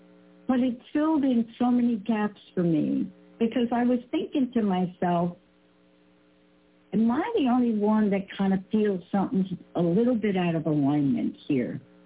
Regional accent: New York, United States; I'm a kid from the Bronx

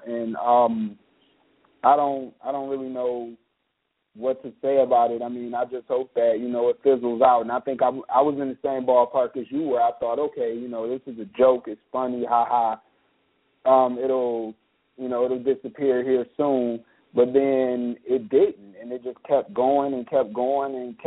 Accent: Detroit, Michigan, United States; growing up in Detroit and me being back in Detroit now

